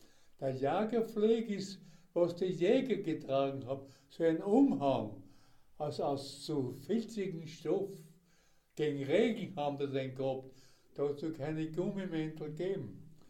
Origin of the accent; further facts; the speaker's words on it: Steyr, Upper Austria, Austria; wie der Daumberg bei uns in Steyr ein Hausberg ist